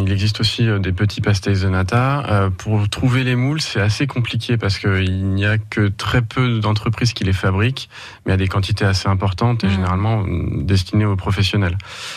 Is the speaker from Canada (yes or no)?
no; France; born there; je suis né en France, mes parents sont portugais